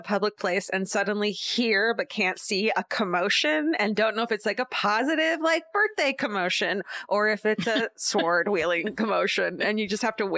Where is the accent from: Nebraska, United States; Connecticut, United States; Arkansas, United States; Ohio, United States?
Nebraska, United States; Omaha; I'm from Omaha, Nebraska, which is just right across the river and about a 20-minute drive from Council Bluffs, Iowa.